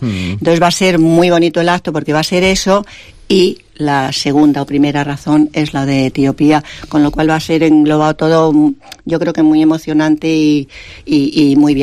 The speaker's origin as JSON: {"language": "Spanish", "town": "Madrid", "region": "Community of Madrid", "country": "Spain", "tie": "born or raised there", "also_born_or_lived": "Santander"}